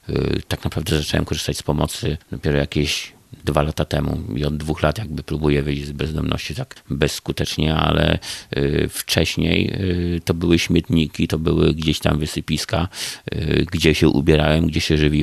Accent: Podlaskie Voivodeship, Poland; moved away; ja pochodzę z województwa podlaskiego, z małej miejscowości.

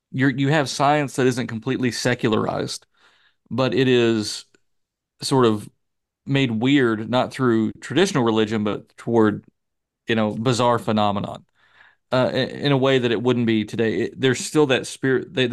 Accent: Olive Hill, Kentucky, United States; Rohl actually publishes a book called The Olive Hill Poltergeist, based on a case in my hometown, of all places.

